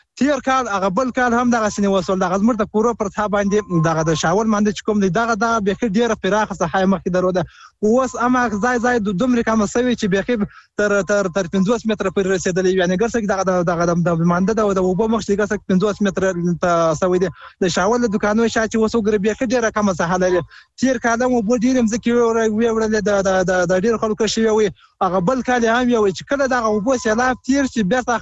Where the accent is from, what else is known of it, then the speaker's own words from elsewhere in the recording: Nad Ali, Helmand, Afghanistan; د هلمند ولایت د ندالی ولایت.